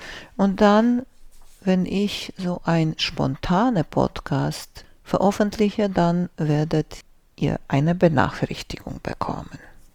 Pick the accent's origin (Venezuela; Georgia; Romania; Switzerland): Romania; now in Germany; Ich bin groß geworden in Rumänien und da hat die Schule immer am 15. September angefangen.